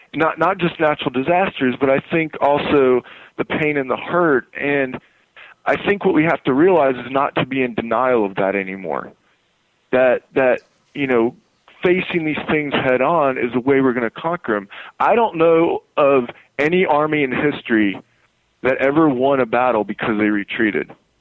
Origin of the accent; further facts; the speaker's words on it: Panama City Beach, Florida, United States; I'm a Florida native. I've been born and raised in Florida all my life. I grew up in Panama City Beach, Florida.